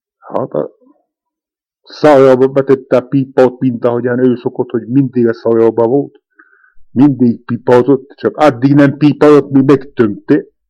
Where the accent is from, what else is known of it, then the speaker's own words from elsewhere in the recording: Jablonca, Košice Region, Slovakia; Jablonzán születtem, 1908. május 24-én. Azóta Jablonzán is lakom.